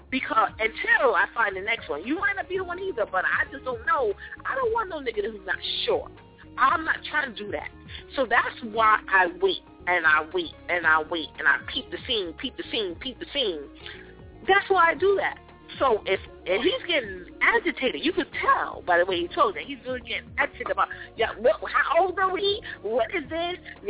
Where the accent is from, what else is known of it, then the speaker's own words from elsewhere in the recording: Bronx, New York, United States; now in West Palm Beach, United States; I came a long way from the South Bronx. I'm all the way down here in West Palm Beach, Florida.